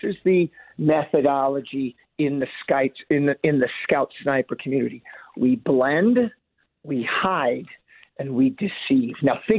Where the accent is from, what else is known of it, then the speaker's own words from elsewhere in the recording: Kansas City, United States; now in Dallas, United States; I've been coming back to Kansas City at least once or twice a year because I love my hometown and I love my family there.